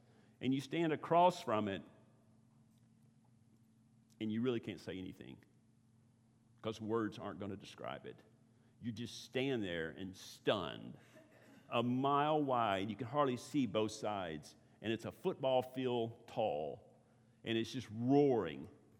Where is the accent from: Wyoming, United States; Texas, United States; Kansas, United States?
Texas, United States; I grew up in East Texas, okay? Nothing's crystal clear in the water in East Texas.